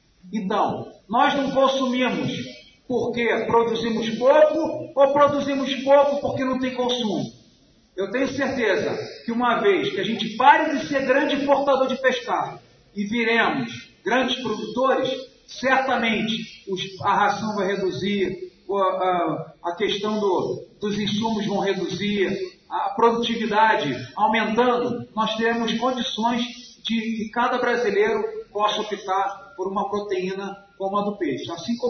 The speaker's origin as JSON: {"language": "Portuguese", "country": "Brazil", "said": "Eu não consigo entender como brasileiro, nós, enquanto brasileiros, consumimos tanto peixe importado com tanta possibilidade."}